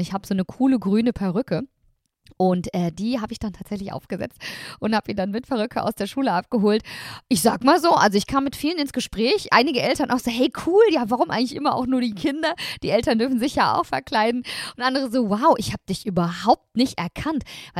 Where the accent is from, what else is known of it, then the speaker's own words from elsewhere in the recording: Hattingen, North Rhine-Westphalia, Germany; ich komme ja aus dem Ruhrgebiet, genauer gesagt aus Hattingen, aus der Nähe von Essen. Und das ist natürlich eine Karnevalshochburg.